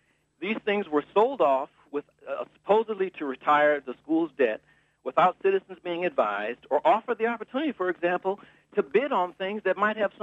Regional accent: Highland Park, Michigan, United States; also born or lived in Detroit; I was born in Detroit and raised in Highland Park

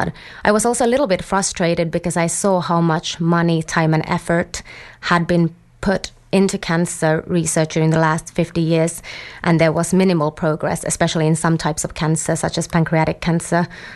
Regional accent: Finland; So I did a bachelor and master's degree in my home country in Finland in biology.

